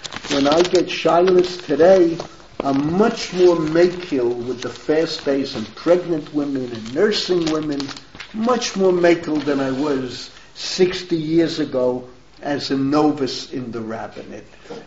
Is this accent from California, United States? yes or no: no; New York, United States; But I grew up in New York. But this is cold compared to the way it is in New York.